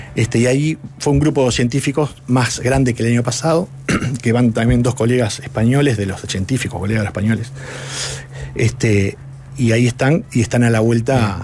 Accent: Uruguay; como uruguayos

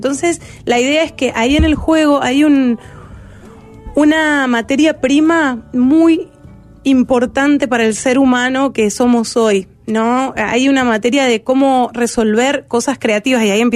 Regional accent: Mendoza, Argentina; now in Uruguay; Yo soy de Argentina, de Mendoza. y vine acá a Uruguay hace 17 años.

